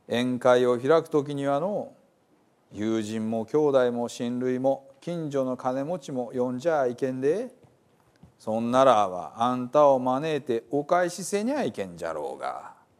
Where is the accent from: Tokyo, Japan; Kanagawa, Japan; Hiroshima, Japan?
Hiroshima, Japan; accent: Hiroshima dialect; 私はあの広島弁を保存する役割も担っているような気がして、おります。